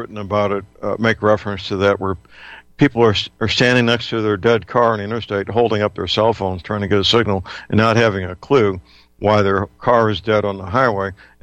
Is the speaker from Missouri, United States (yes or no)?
yes; Missouri, United States; In fact, my home state, Missouri, has lots of horses.